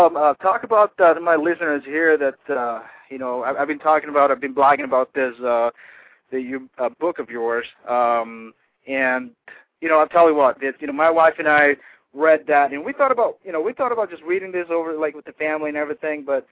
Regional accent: Philippines; born there; see, I'm Filipino. I'm

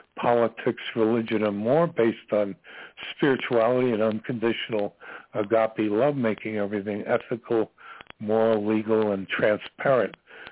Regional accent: Long Island, New York, United States; I'm from Long Island, and I've had quite a bizarre life.

